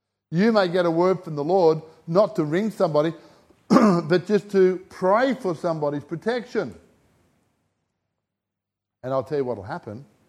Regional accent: England, United Kingdom; I'm English.

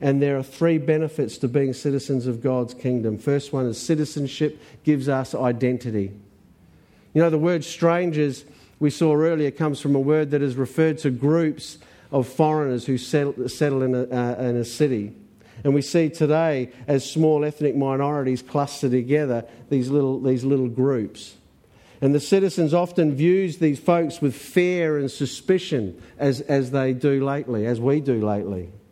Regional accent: Australia; from Australia. That's what I'll be saying.

